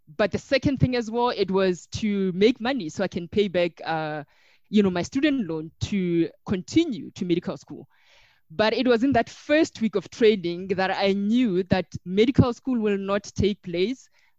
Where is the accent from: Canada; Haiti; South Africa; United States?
South Africa; Limpopo; when I was growing up in Limpopo